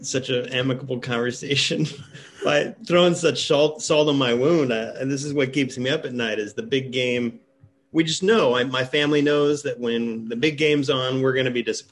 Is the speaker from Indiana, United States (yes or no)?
yes; Fort Wayne, Indiana, United States; moved away as an adult; now in Chicago, United States; So I grew up in Indiana, Fort Wayne, Indiana, nothing too exciting. Couldn't wait to get out of Fort Wayne. So at 18, moved up here